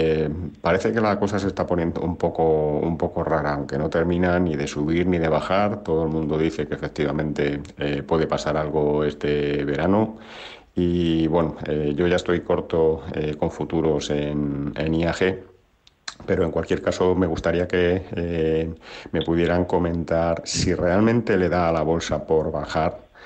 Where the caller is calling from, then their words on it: Madrid, Community of Madrid, Spain; de Madrid.